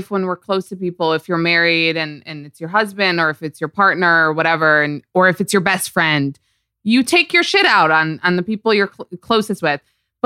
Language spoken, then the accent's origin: English; New York, United States; it's because I'm from New York. So I'm like obsessed with New York.